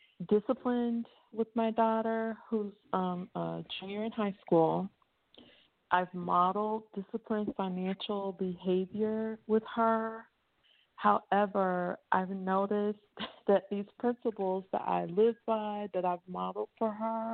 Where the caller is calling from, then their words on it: Lakeland, Florida, United States; I'm calling from the Lakeland area, and I'm calling with a question.